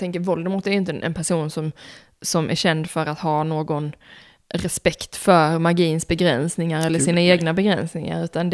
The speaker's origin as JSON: {"language": "Swedish", "country": "Sweden", "said": "Jag kan säga, som svensk, men som ändå ganska duktigt engelsktalande svenskar, skulle jag säga att vi hör ju att det är skotte han försöker vara."}